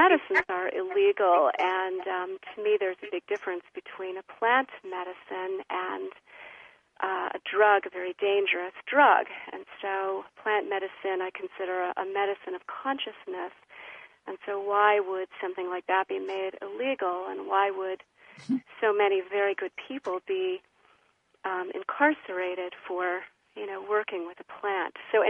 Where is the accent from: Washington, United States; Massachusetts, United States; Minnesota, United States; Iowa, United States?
Washington, United States; Seattle; And so I'm from the Seattle area, and I am an author and a teacher and a spellbreaker, I call myself.